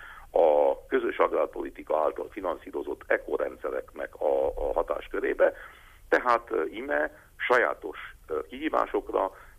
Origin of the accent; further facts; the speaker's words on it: Székely Land, Romania; nem csak Erdélyben, nem csak otthon a Székelyföldön